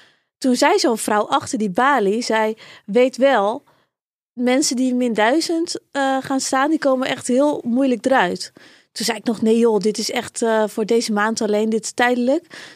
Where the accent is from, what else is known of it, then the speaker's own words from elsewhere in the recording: Nijkerk, Gelderland, Netherlands; also born or lived in Amersfoort; In Nijkerk. Dus dat is een boerendorpje vlakbij Amersfoort.